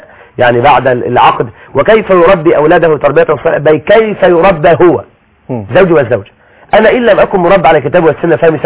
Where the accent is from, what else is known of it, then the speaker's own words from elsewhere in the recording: Egypt; ومن الدعاة عندنا في مصر،